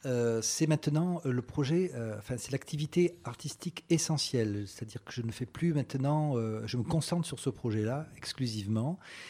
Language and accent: French; Marseille, Provence-Alpes-Côte d'Azur, France; also born or lived in Paris; Alors, j'ai fait mes classes à Paris, mais en fait, je suis marseillais au départ.